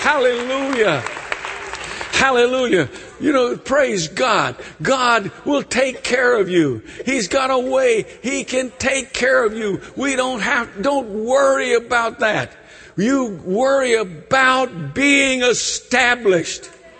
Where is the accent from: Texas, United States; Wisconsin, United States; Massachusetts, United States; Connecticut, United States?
Connecticut, United States; also born or lived in North Carolina; I was from Connecticut, but I spent 12 years in North Carolina, and then we went back to where I was from when I was 13.